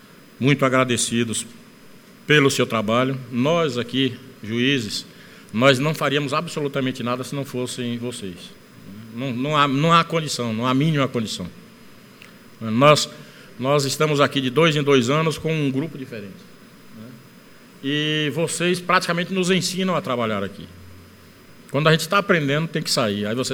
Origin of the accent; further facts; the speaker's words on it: Bahia, Brazil; Eu venho da Bahia e outros estados são assim também.